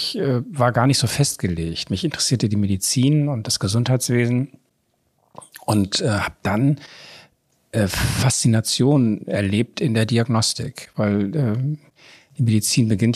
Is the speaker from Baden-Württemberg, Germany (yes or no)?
no; Bremen, Germany; born there; also born or lived in Lower Saxony; now in Hamburg, Germany; Ich bin ja in Bremen geboren, was immer ein bisschen Erheiterung auslöst, falls ich irgendwo in meiner Biografie vorgestellt werde. Habe dann in Niedersachsen Abitur gemacht